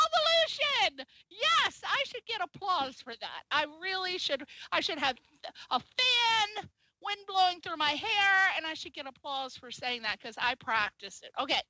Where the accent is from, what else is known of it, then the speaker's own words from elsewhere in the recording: East Coast, United States; I'm from the East Coast, so it's like we talk really, really fast, and we like monosyllabic conversation.